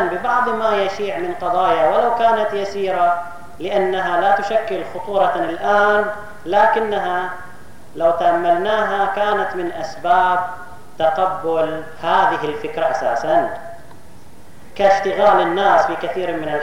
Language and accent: Arabic; Bahrain; من مثل ما حدث عندنا في البحرين